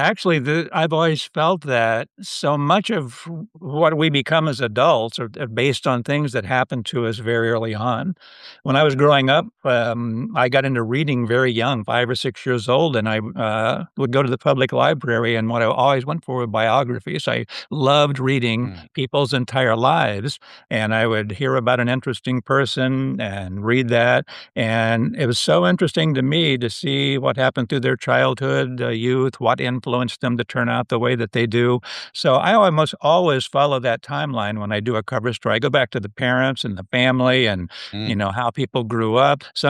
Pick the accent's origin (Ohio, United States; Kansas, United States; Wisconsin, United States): Ohio, United States; Yeah, career-wise, I grew up in Ohio